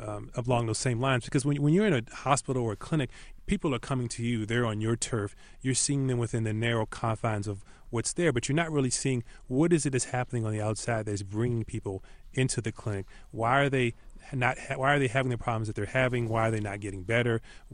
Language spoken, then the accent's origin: English; Washington, D.C.–Baltimore area, United States; And so I'm from the Washington, D.C., Baltimore area.